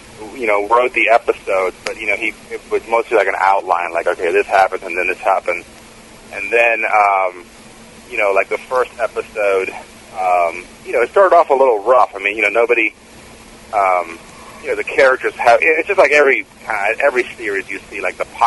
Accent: Takoma Park, Maryland, United States; now in Frederick, United States; Yeah, I mean, I grew up in Tacoma Park, and I moved to Frederick about 7 years ago. And my wife and I love it here.

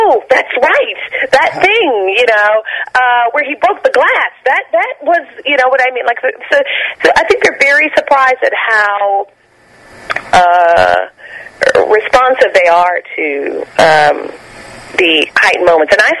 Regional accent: Nashville, Tennessee, United States; also born or lived in Mississippi, United States; I was born in Mississippi. I stayed there for a couple of years before I moved to Nashville, Tennessee.

